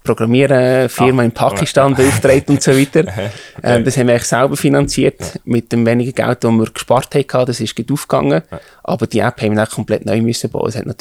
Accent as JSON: {"language": "German", "region": "Bern", "country": "Switzerland", "tie": "born or raised there", "said": "Ich bin im Emmental aufgewachsen, habe in St. Gallen studiert, bin immer auch zwischen Bern, Zürich und St. Gallen unterwegs gewesen"}